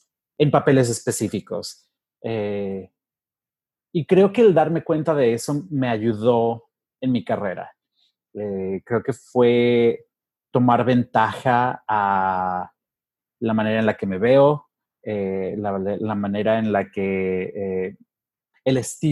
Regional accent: Mexico; now in New York, United States; Soy un actor mexicano. También soy fotógrafo y actualmente soy el director de producción de video de Playbill. Llevo 20 años en Nueva York

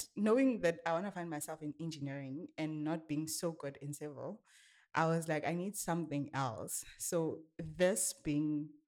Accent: Limpopo, South Africa; now in Cape Town, South Africa; I am doing industrial engineering at CPET. I am from Limpopo, currently in Cape Town. I come from Limpopo, Giani, Kankumbo.

